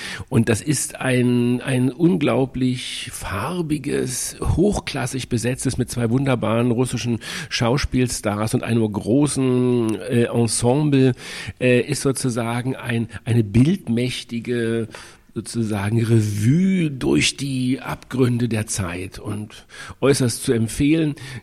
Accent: Berlin, Germany; born there; ich bin also gebürtig aus Ostberlin

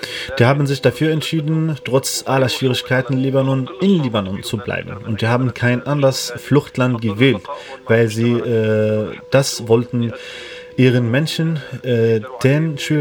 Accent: Syria; Weil wir als Syrer das Ziel haben, zurück in Heimatland zu kehren

